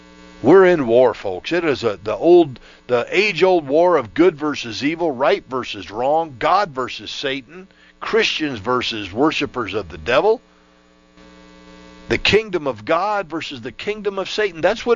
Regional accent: Florida, United States; I grew up in Central Florida.

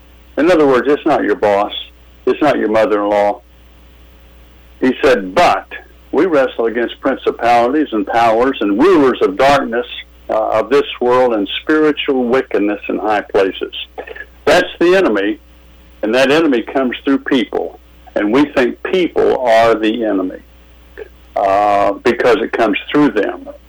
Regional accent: Norman, Oklahoma, United States; I do ministry in my hometown near Oklahoma City, Norman

